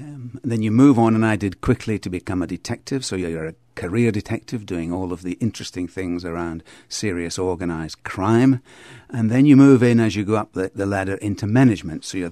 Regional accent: Coupar Angus, Scotland, United Kingdom; I'm Scottish, and it's a small place called Cooper Angus, which is on the east side of Scotland, which means I don't have a great accent, and so sometimes people can't quite determine where I'm from

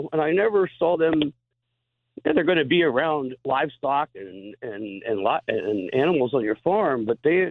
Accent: Pennsylvania, United States; And I was very quizzy about that because, you know, I grew up in the Poconos in farmland.

